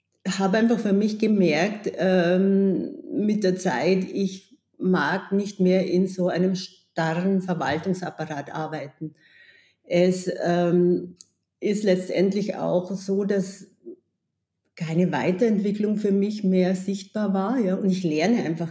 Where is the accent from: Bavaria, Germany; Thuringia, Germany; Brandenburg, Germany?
Bavaria, Germany; moved away as an adult; now in Vienna, Austria; Also ich komme aus dem Chiemgau, wunderschöne Chiemgau, ganz nahe von Salzburg, 25 Kilometer weg, allerdings auf der bayerischen Seite.